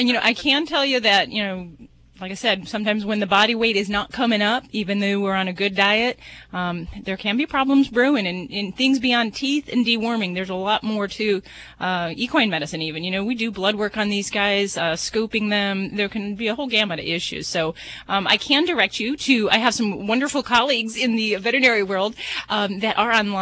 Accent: Las Vegas, Nevada, United States; You know, I'm from Vegas, so, that's when the big payout comes.

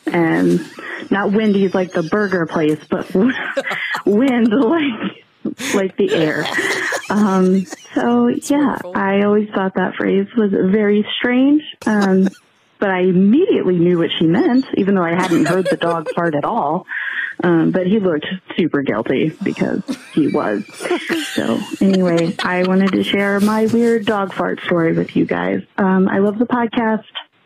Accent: Oregon, United States; I'm from Oregon.

